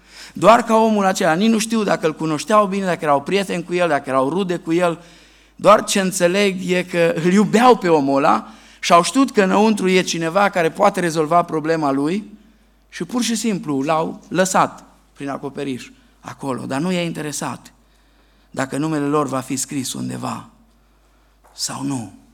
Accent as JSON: {"language": "Romanian", "region": "Banat", "country": "Romania", "said": "Mă scuzați, eu sunt bănățean și știți, încă nu s-au născut glumele cu bănățeni."}